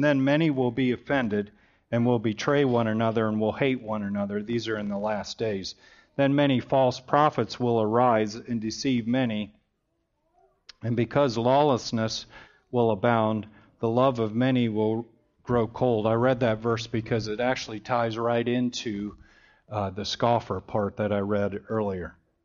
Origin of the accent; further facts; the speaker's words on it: Michigan, United States; You know, I grew up in the house that I grew up in Michigan. We never locked our doors.